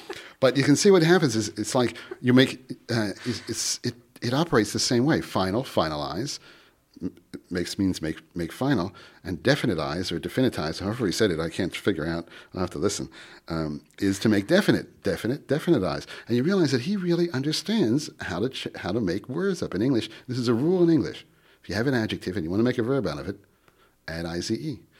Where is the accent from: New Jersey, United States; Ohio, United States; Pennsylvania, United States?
Pennsylvania, United States; Philadelphia; accent: Philadelphia